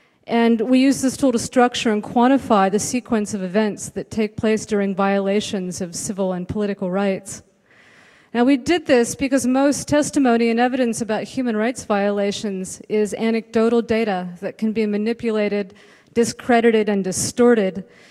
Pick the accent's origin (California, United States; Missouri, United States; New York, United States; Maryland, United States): California, United States; San Francisco; I'm from San Francisco.